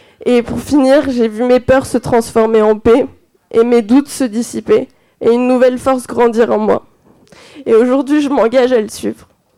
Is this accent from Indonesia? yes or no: yes; Bali, Indonesia; J'ai grandi à Bali, une île qui est bien chargée en spiritualité. Je suis issue d'une famille non chrétienne.